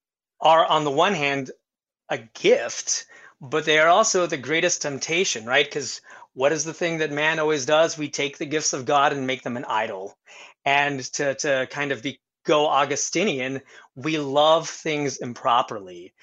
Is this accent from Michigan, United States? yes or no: no; Texas, United States; I grew up in South Texas, and this was always one of those proof texts.